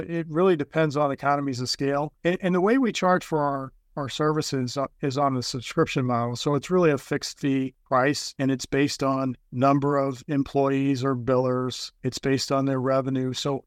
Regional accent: St. Louis, Missouri, United States; I know I'm from St. Louis, but I need a football team to root for, and the Chiefs are my team.

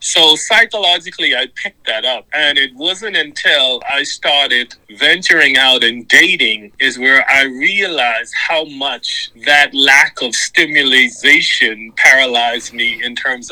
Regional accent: Bahamas; Yes, it was beautiful in the sense of no matter where you were always 10 minutes away from the beach. No matter where on the island you were 10 minutes away from the beach.

